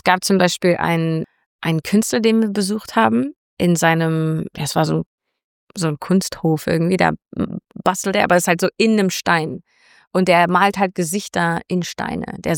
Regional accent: Canada; also born or lived in Munich, Germany; Ob das jetzt irgendwie Kanada ist, wo ich aufgewachsen bin, oder München, wo ich dann auch einen Großteil meiner Jugend verbracht habe.

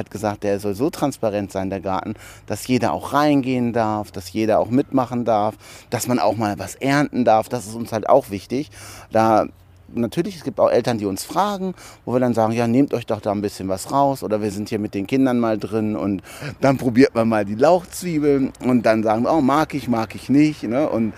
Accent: Hanover, Lower Saxony, Germany; ich bin hier in Hannover aufgewachsen in der Stadt und hatte halt auch nicht so immer den Zugang zum grünen, zu grünen Flächen

